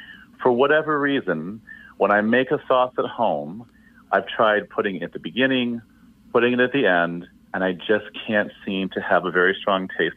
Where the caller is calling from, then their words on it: Gilbert, Arizona, United States; I'm calling from Gilbert, Arizona.